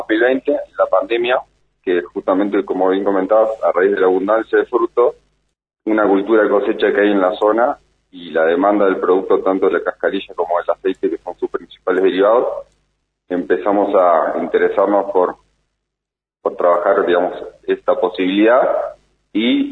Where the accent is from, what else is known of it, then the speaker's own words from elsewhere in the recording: Bariloche, Río Negro, Argentina; Nosotros, yo soy de Bariloche